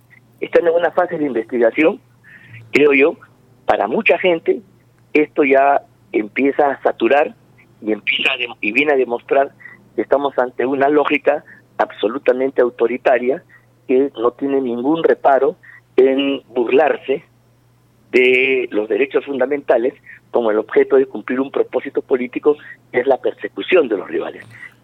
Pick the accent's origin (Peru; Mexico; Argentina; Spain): Peru; Porque a nosotros nos hubiera gustado, incluso como peruanos, que estas elecciones hubieran significado el punto de partida